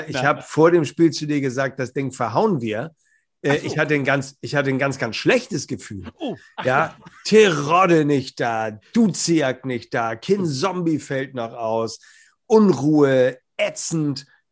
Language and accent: German; Hamburg, Germany; als Hamburger